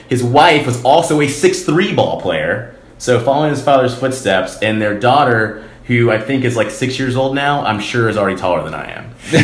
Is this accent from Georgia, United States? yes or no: yes; Atlanta, Georgia, United States; I grew up in Atlanta, watched the Hawks play, watched all the teams Atlanta and beat the Hawks.